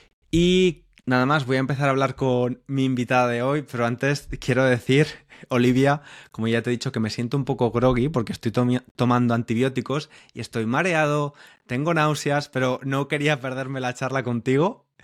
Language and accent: Spanish; Valencia, Valencian Community, Spain; now in London, United Kingdom; soy de Valencia, ¿no? Y me dicen, y hay personas como estudiantes de español o personas que viven aquí en Londres con las que hablo